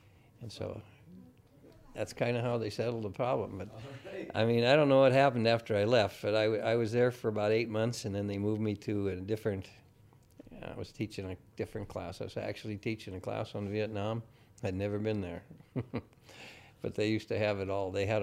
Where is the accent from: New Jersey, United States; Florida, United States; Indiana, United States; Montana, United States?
Montana, United States; Anaconda; I mean, I was raised in Anaconda at the time where everybody was an Irish Catholic Democrat.